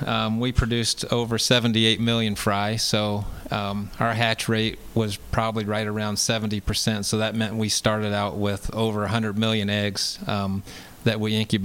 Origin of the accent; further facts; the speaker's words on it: Virginia, United States; I'm originally from Virginia, so I went to Virginia Tech